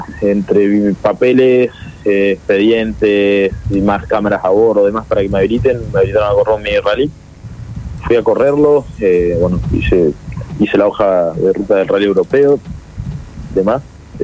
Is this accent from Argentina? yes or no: yes; Río Grande, Tierra del Fuego, Argentina; tengo 15 años, voy a un colegio salesiano, Don Bosco. Soy de Río Grande, Tierra del Fuego, bien abajo, el fin del mundo. Bueno, ahora estoy en mi casa, en Río Grande